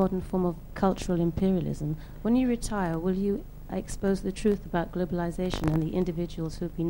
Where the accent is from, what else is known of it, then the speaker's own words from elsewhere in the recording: United Kingdom; I'm a British citizen.